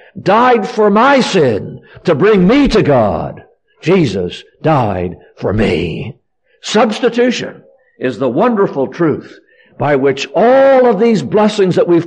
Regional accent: Philadelphia, Pennsylvania, United States; because I come from Philadelphia

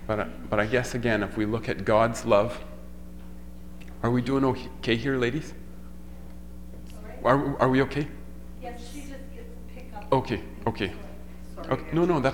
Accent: Boyle, Alberta, Canada; Where I grew up in Boyle, Alberta, we had a creek that ran through the yard.

